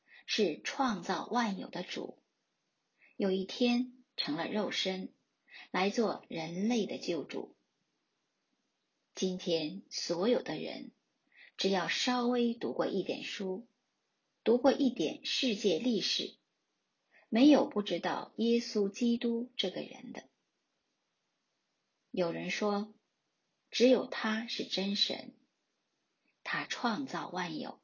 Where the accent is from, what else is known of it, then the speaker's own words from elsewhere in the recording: Yantai, Shandong, China; 请你想想看，他的家乡在福州，我的家乡在山东烟台。